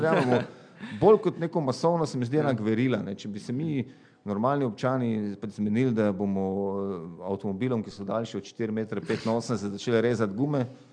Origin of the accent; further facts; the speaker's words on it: Maribor, Drava, Slovenia; born there; now in Ljubljana, Slovenia; jaz sem se rodil v Mariboru, v Ljubljani živim.